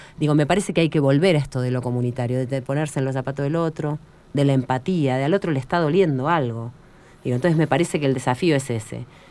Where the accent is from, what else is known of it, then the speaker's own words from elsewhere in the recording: Neuquén, Argentina; quienes somos neuquinos, no sé si nacido y criado, pero yo soy nacido y criado igual